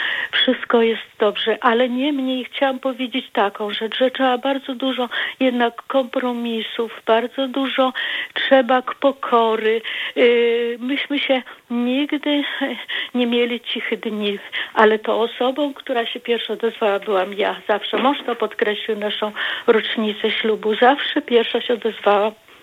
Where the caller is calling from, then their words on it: Warmian-Masurian Voivodeship, Poland; Tak. Jestem z Warmii.